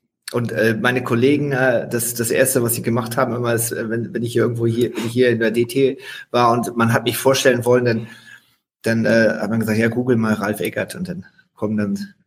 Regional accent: Schleswig-Holstein, Germany; Ich komme aus Norddeutschland, also aus der Ecke von Hamburg.

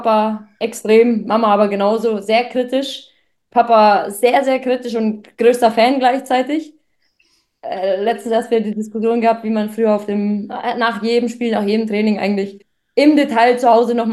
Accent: Fürth, Bavaria, Germany; Ja, ich würde sagen, Fürth ist jetzt nicht so groß, wo ich herkomme.

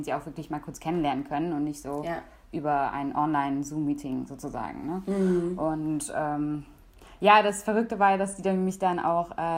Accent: Oberhausen, Eifel, Germany; also born or lived in Poland; Eigentlich komme ich aus der Eifel, beziehungsweise ganz ursprünglich aus Polen. Aber aufgewachsen bin ich in der Eifel, in der Nähe von Köln. Also in einem kleinen Dorf.

